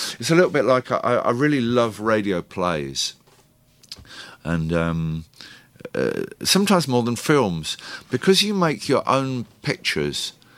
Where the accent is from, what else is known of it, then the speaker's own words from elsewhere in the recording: England, United Kingdom; It's not only because I'm English and obsessed with the weather.